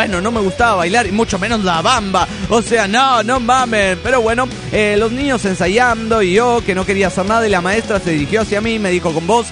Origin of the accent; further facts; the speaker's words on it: Guatemala; Yo soy guatemalteco de nacimiento.